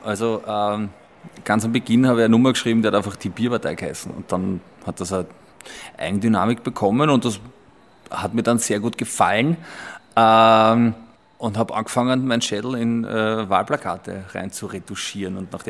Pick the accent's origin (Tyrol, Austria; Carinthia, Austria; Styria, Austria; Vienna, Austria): Vienna, Austria; Aber ich komme aus Simmering, ja.